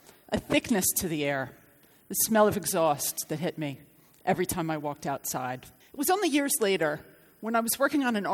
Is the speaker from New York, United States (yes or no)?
yes; New York, United States; now in London, United Kingdom; I've lived in London for more than 18 years. I came here from New York.